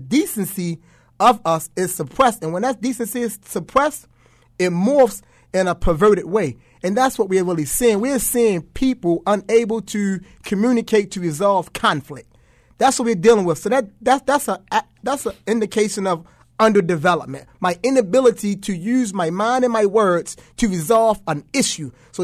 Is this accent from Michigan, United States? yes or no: no; Baltimore, Maryland, United States; I come from Park Heights, and I've done all the things that these young guys are doing.